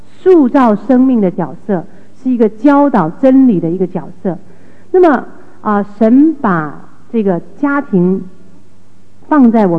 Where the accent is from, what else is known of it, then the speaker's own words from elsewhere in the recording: China; 很多人以为是正确的，特别是我们中国人的背景。